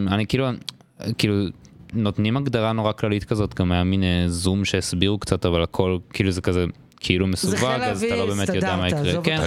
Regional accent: Tel Aviv, Tel Aviv District, Israel; אני מתל אביב

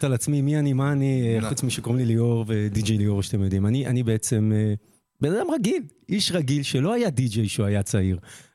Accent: Talmon, Judea and Samaria Area, Israel; אני בא מתלמון.

